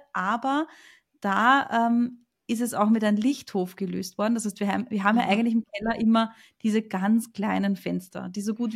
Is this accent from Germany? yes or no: no; Austria; wie man bei uns in Österreich sagt